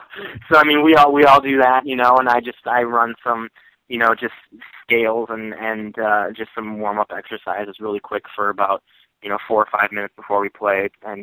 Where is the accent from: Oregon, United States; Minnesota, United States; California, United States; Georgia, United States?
Minnesota, United States; Minneapolis; You know, we're from Minneapolis, we're Midwest guys, and the West Coast, like, mentality is kind of a completely different thing for us, you know.